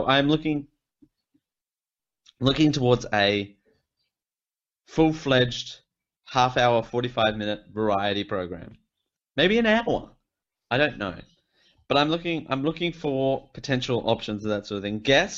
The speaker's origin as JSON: {"language": "English", "country": "Australia", "said": "I'm Australian and live in Australia"}